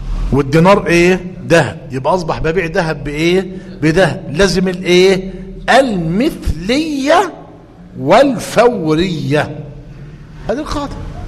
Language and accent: Arabic; Egypt; الأوراق النقدية اللي هي بنتعامل بها الآن عندنا في مصر الجنيه